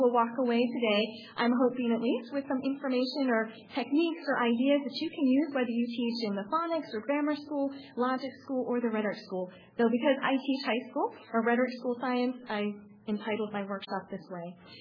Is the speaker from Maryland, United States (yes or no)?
yes; Annapolis, Maryland, United States; I'm from Annapolis originally.